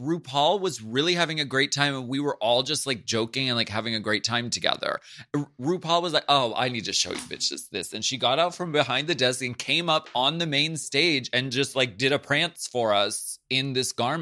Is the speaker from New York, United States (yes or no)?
no; Erie, Pennsylvania, United States; I'm from Erie, Pennsylvania. I learned how to swear from my mom.